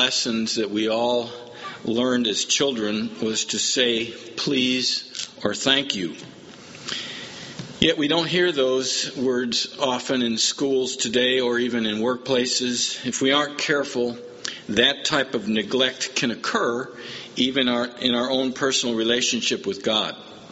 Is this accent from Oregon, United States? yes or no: no; Chicago, Illinois, United States; I grew up in Chicago, so it's kind of back home in one sense to be in that area.